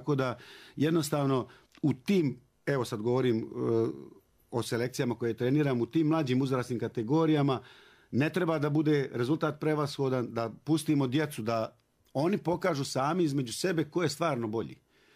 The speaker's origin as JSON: {"language": "Bosnian", "town": "Sanski Most", "region": "Federation of Bosnia and Herzegovina", "country": "Bosnia & Herzegovina", "tie": "born there", "said": "Ja sam rođen u Sanskom mostu gdje sam imao zaista nastavnike koji su za određene sportove bili vrhunski"}